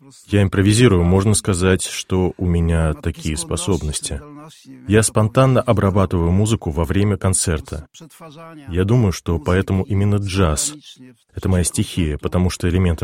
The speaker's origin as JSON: {"language": "Russian", "country": "Poland", "also_born_or_lived": "Hamburg", "moved": "as an adult", "said": "Так, более серьезно, я занялся джазом после того, когда я уехал из Польши. В 1984 году я уехал в Гамбург, и там уже учился в джазовом направлении."}